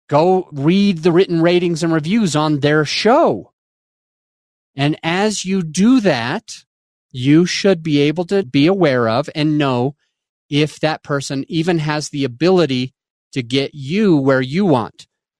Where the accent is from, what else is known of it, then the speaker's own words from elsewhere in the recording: Utah, United States; It was for the church that I was a part of growing up in Utah.